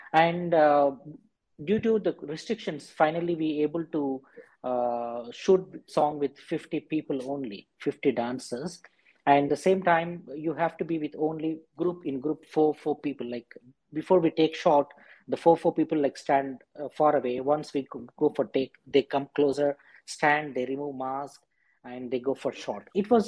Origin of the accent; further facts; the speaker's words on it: India; English is a second language; Because, see, because being an Indian, I know the taste how the Indians think